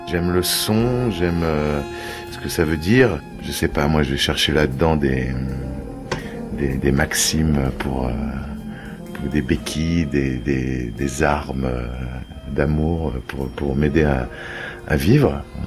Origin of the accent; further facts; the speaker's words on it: Bondy, Île-de-France, France; Ouais, à Bondy, et j'habite toujours dans le 93, pas loin de Bondy.